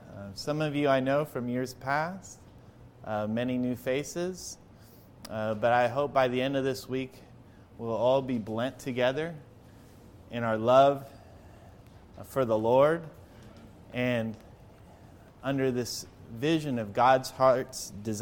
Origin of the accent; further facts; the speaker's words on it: Ann Arbor, Michigan, United States; I'm from Ann Arbor, Michigan.